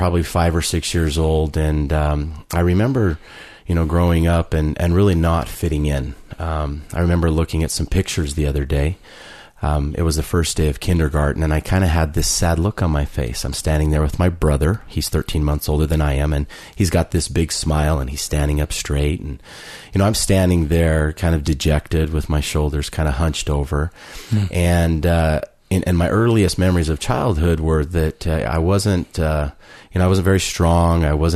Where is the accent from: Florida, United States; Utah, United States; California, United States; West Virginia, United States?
Utah, United States; Centerville; also born or lived in Farmington, Utah, United States; I'm 42 years old. I was born in Farmington, Utah, so I'm a local resident here in Utah. Grew up in a little town called Centerville